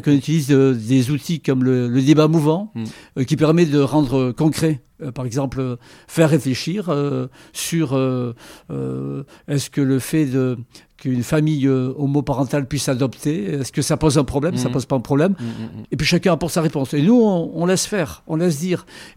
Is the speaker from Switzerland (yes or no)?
no; Saint-Jean-de-Luz, Nouvelle-Aquitaine, France; born there; moved away as an adult; Jusqu'au Pays Basque où je suis né. Mm-hmm. Je suis né à Saint-Jean-de-Luz. Et ensuite, j'ai quitté Saint-Jean-de-Luz